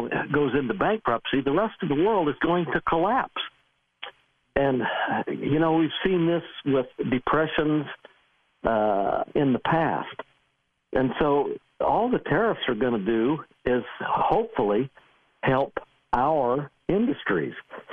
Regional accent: United States; You know, I'm an American. I think when this country does well, the rest of the country does well

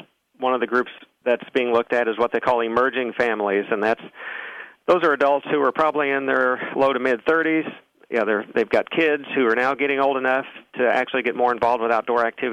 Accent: Springfield, Missouri, United States; And as far as my background, I was born and raised in Missouri, the Springfield area

